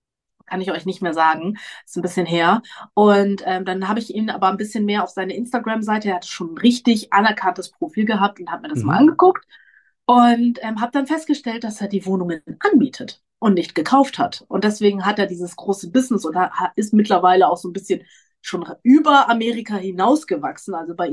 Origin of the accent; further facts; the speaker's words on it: Brake, Lower Saxony, Germany; also born or lived in Bremen; Auf jeden Fall komme ich aus dem Norden. Ich bin in Brake aufgewachsen. Das ist in der Nähe von Oldenburg, und habe sehr lange, ich glaube 12, 13 Jahre in Bremen gelebt